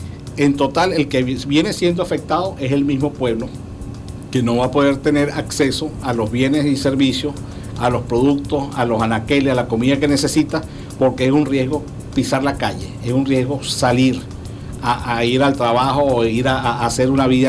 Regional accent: Venezuela; Pueblo somos los más de 30 millones de venezolanos que cohabitamos en esta nación, que tenemos cédula de identidad como venezolanos

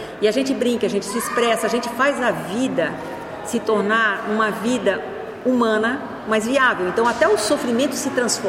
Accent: Brazil; E tudo isso é ser, é como a gente é brasileiro.

